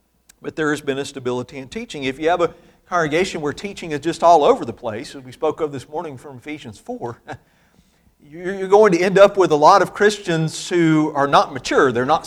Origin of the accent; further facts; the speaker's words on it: Mississippi, United States; Where I grew up in Mississippi, it's still much the same.